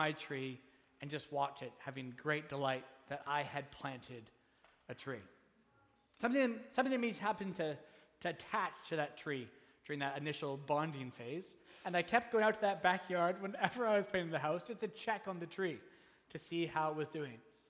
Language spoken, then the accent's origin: English; Calgary, Alberta, Canada; My parents are still in that same house that I grew up in back in Calgary